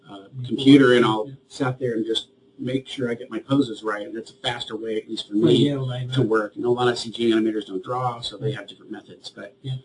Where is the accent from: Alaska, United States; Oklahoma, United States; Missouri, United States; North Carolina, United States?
Oklahoma, United States; Well, I'm from Oklahoma originally, and I started drawing, gosh, my parents said ever since they could remember